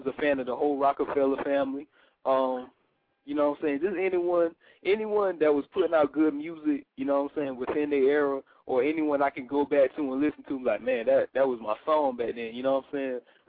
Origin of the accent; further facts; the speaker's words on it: Florence, South Carolina, United States; I'm from Florence, South Carolina.